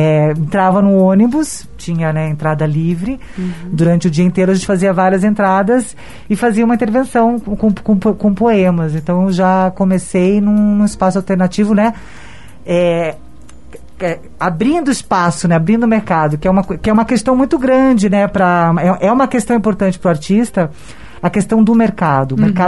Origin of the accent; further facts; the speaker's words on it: Balneário Camboriú, Santa Catarina, Brazil; Balneário Camboriú, que é a cidade que eu fui criada, lá em Santa Catarina.